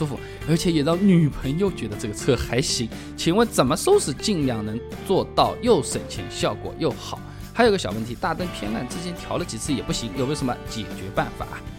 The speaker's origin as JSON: {"language": "Chinese", "country": "China", "said": "放在一起其实非常适合我们中国人"}